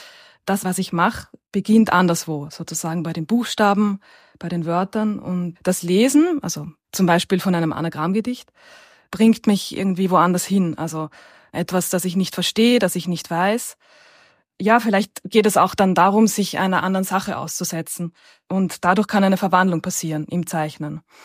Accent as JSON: {"language": "German", "region": "Vienna", "country": "Austria", "tie": "born there", "said": "Ich bin in Wien geboren, wo ich auch lebe und arbeite."}